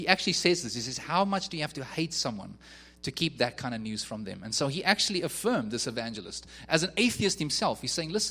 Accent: South Africa; now in Canada; Even as a permanent resident, I'm still a South African that's been sent to Canada. I'm not of Canada, but I'm in Canada.

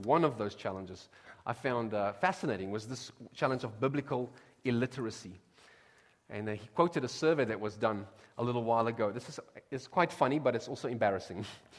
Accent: South Africa; As a South African, I've had to help some people

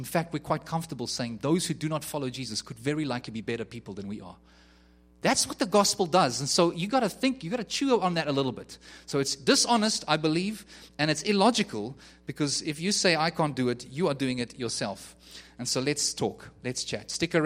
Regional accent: South Africa; now in Canada; Even as a permanent resident, I'm still a South African that's been sent to Canada. I'm not of Canada, but I'm in Canada.

